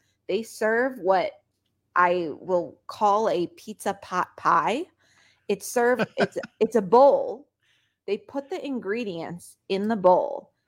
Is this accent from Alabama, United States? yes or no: no; Illinois, United States; I grew up in the Chicago suburbs and we had Lou Malnati's right by us.